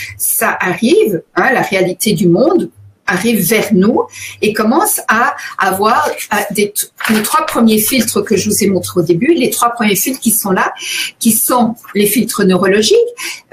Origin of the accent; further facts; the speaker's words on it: France; now in Canada; j'ai été frappée en arrivant ici au Québec, je venais de France